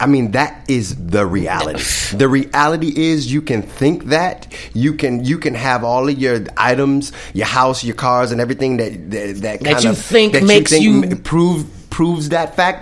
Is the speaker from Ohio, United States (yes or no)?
no; Detroit, Michigan, United States; like, I'm in public school in the suburbs, but, you know, I'm from Detroit. So, like, I'm in public school, but then on the weekends, I'm on the west side, I'm on the east side, or I'm in, you know, southwest Detroit, where it's a very different life, you know.